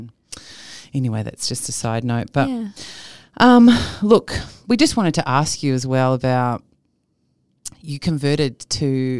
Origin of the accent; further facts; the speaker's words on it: New Zealand; I'm a Kiwi.